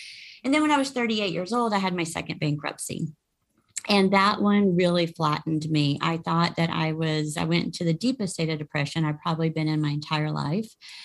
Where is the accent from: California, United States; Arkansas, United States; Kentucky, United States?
Arkansas, United States; Jonesboro; now in Dallas, United States; I live in Dallas, Texas, which is exciting. I grew up in Jonesboro, Arkansas, so I'm a Southern girl at heart.